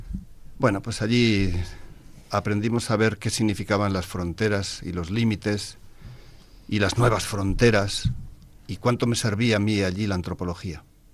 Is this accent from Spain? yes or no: yes; Basque Country, Spain; Yo soy de Álava, yo estudiaba en Vitoria